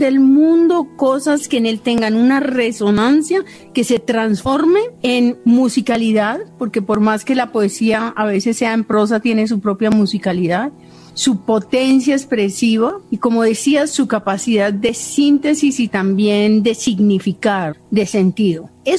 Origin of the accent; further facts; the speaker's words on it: Amalfi, Antioquia, Colombia; born there; Era, en el momento en que yo nací, era muy remoto, ahora es menos. Era un pueblo del que solo se podía salir, digamos, a la capital en avioneta.